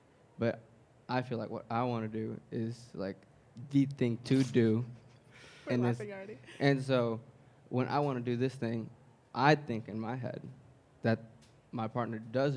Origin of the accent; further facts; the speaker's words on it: Nashville, Tennessee, United States; I'm from Nashville, Tennessee.